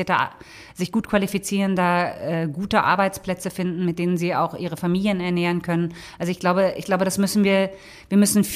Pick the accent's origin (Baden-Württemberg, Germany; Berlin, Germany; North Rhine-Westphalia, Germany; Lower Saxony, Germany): Lower Saxony, Germany; Ich komme ja aus Niedersachsen